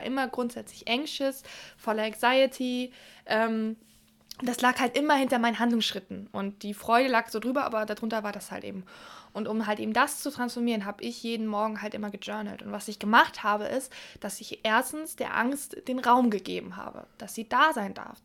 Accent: Hamburg, Germany; Ich bin irgendwie noch in Hamburg aufgewachsen als kleines Kind

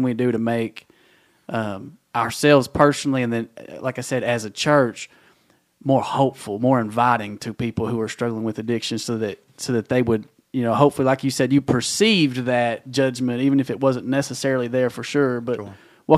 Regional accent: Tennessee, United States; We're from East Tennessee. We're in, you know, Appalachia, rural Appalachia

